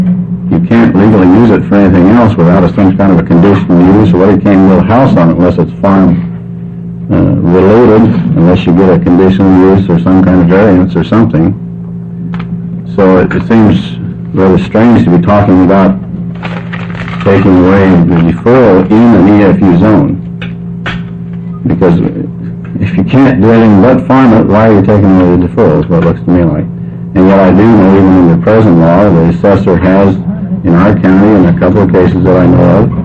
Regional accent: Dallas, Oregon, United States; I'm from Dallas, Oregon.

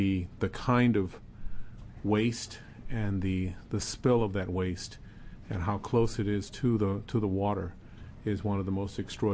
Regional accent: Pullman, Washington, United States; born there; I'm one of the downwinders, so I was very close to Hanford when I was born. And I was born in Pullman, Washington.

